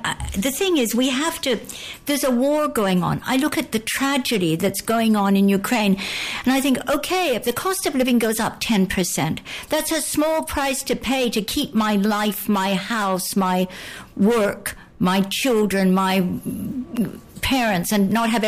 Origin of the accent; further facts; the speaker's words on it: Canada; growing up in Canada, we always wanted to work as soon.